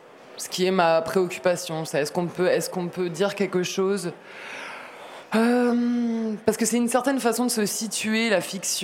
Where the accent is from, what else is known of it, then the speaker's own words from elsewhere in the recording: France; Moi, je viens des classes moyennes, de la France rurale